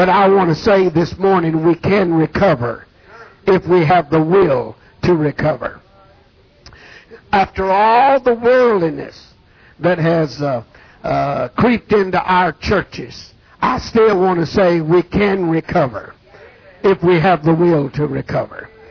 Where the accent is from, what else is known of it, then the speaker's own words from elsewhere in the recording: United States; I love America. Hello. I am an American. Thank God for America.